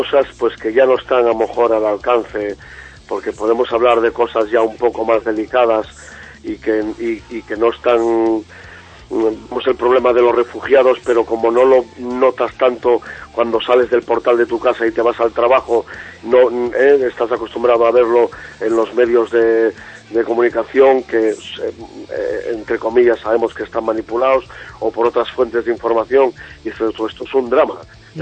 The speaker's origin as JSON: {"language": "Spanish", "region": "Asturias", "country": "Spain", "tie": "born or raised there", "said": "somos asturianos y vamos, y es la identidad de la banda, son nuestras raíces, son y es la tierra donde nacimos"}